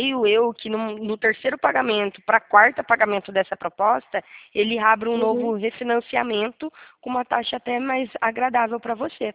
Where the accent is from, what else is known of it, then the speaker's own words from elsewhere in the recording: Rio Claro, São Paulo, Brazil; Eu também sou do Rio, mas eu sou de Rio Claro.